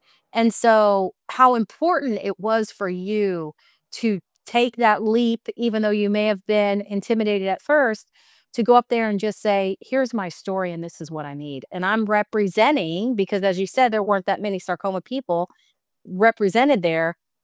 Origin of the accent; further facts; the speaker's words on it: Kentucky, United States; Well, Louisville, for the listeners, Louisville is my home race. That's where my family lives. I'm from Kentucky.